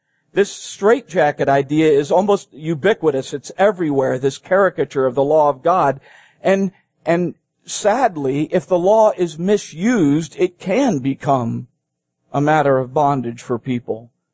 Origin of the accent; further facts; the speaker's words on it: Philippines; Where I grew up in the Philippine Islands, we played basketball all the time.